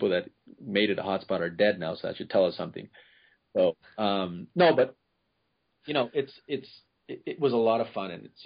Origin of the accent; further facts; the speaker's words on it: Ecuador; I'm from Ecuador. I'm from a third world country.